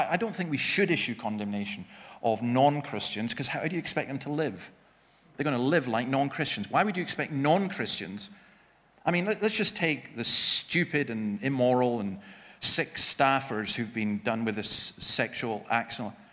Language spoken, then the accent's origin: English; Scotland, United Kingdom; Me? Nah, it's just my genes. You know, I'm Scottish.